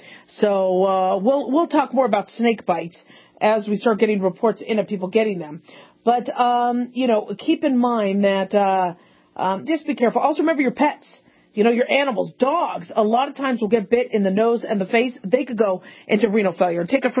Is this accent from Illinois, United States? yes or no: no; Phoenix, Arizona, United States; Now, I grew up in Phoenix, Arizona, and oh, yes, there were snakes, there were scorpions, there were black widows.